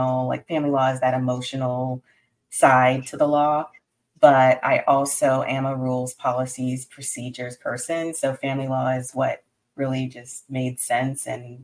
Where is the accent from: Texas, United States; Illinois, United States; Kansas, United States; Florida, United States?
Florida, United States; Fort Lauderdale; So I'm originally from Fort Lauderdale